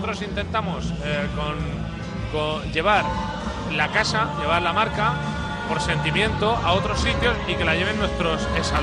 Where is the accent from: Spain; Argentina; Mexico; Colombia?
Spain; Murcia, Region of Murcia; Yo soy de la, yo soy de Murcia, yo soy de allí.